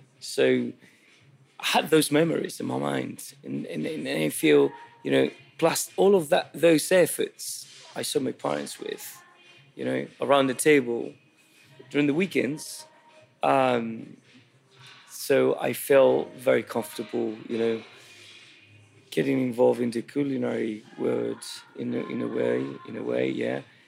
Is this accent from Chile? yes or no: yes; Santiago, Santiago Metropolitan Region, Chile; I grew up in Santiago in the capital, but I was spending all my summers in the countryside, which is, I don't know, an hour away from a city with my grandmother.